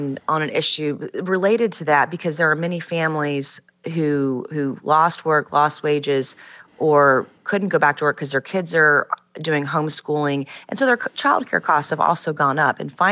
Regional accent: South Carolina, United States; We're seeing successes in like my home state of South Carolina

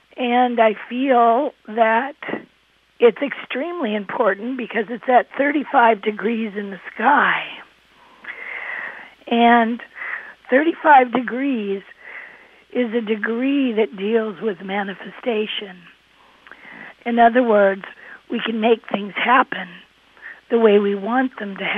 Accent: Cardiff-by-the-Sea, California, United States; I'm from Cardiff-by-the-Sea in California

